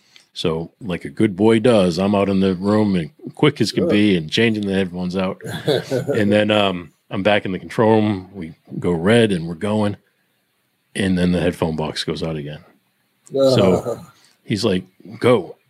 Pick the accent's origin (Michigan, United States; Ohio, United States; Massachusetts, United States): Massachusetts, United States; Boston; I grew up in Boston, and I worked in Boston and New York